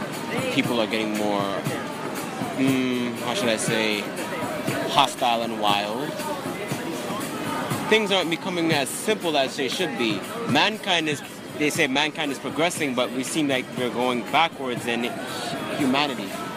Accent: Jamaica; now in United States; No, Jamaica.

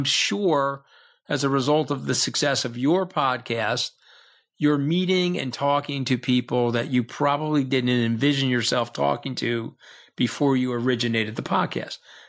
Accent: United States; But if I'm wrong, I'm an American. I'll live with the consequences.

